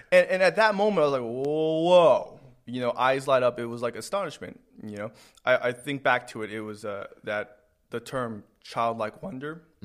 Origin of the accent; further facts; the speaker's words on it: California, United States; Grandma's house was in Orange County.